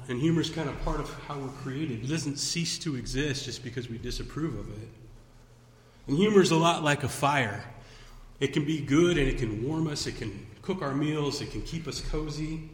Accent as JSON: {"language": "English", "region": "Kansas", "country": "United States", "tie": "born or raised there", "said": "I grew up in Kansas."}